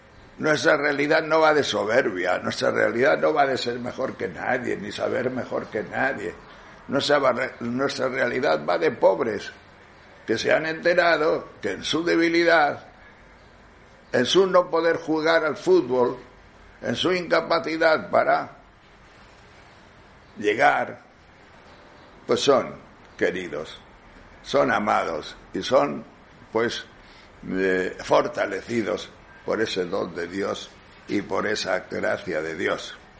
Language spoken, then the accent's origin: Spanish; Tejerina, Castile and León, Spain; mi pueblo ha ganado el campeonato de España en el Domum un año. El pueblo de España que más dinero dio. Al Domum fue Tejerina.